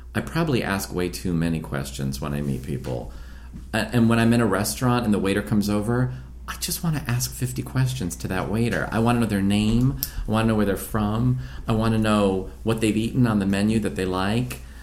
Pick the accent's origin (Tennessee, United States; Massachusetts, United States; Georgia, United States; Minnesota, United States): Massachusetts, United States; Sudbury; And I said … I'm the executive assistant. I'm here. I'm from Sudbury, Massachusetts.